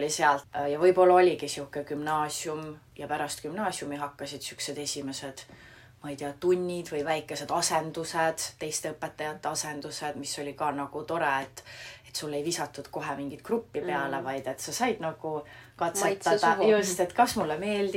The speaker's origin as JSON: {"language": "Estonian", "region": "Tartu County", "country": "Estonia", "tie": "born or raised there", "said": "ma kasvasin ju üles Tartu lähedal tegelikult"}